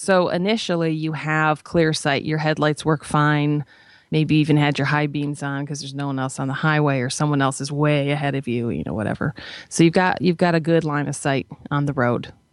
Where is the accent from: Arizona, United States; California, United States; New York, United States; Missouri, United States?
New York, United States; I grew up in New York State, so I'm very familiar with driving a car in a blizzard.